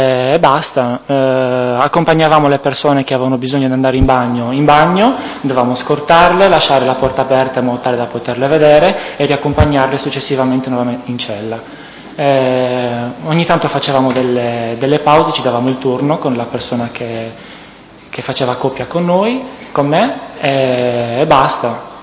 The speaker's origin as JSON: {"language": "Italian", "town": "Sassari", "region": "Sardinia", "country": "Italy", "tie": "born there", "lives_now": "Milan, Italy", "said": "sono nato a Sassari il 27 agosto del 79 e sono residente a Milano."}